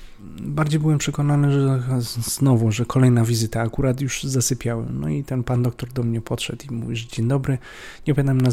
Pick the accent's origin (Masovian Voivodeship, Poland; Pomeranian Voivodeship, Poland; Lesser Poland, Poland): Lesser Poland, Poland; Kraków; born there; Urodziłem się w Krakowie, ale obecnie mieszkam na Śląsku, w Chorzowie.